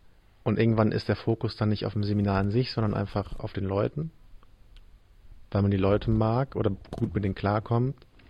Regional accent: Varel, Lower Saxony, Germany; ich komme aus Varel und auch eher aus einem ländlichen Teil von Varel. Also jetzt nicht komplett weg vom Schuss, aber halt doch schon eher ländlich.

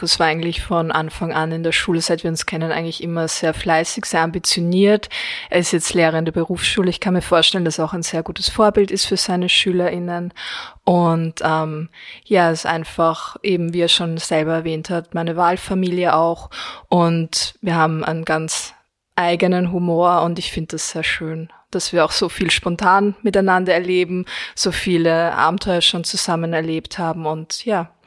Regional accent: Gänserndorf, Lower Austria, Austria; das war immer so eine Fortgelocation halt bei uns in Gänserndorf in Niederösterreich.

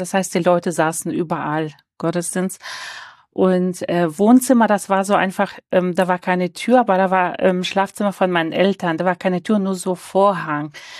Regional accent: North Kazakhstan Region, Kazakhstan; Ich komme aus Nordkasachstan, da waren immer Verfolgungen. Das habe ich alles mitbekommen, wie die Christen sich versteckt haben.

